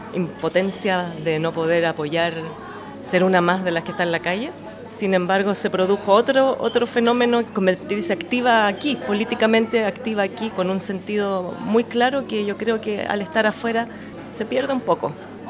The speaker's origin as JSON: {"language": "Spanish", "country": "Chile", "moved": "yes", "lives_now": "Berlin, Germany", "said": "Bueno, soy una chilena que vivo hace 18 años en Berlín."}